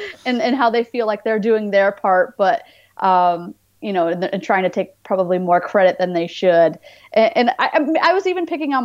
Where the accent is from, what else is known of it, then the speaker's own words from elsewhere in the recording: Massachusetts, United States; Yeah, I grew up in Massachusetts and my family lives in upstate New York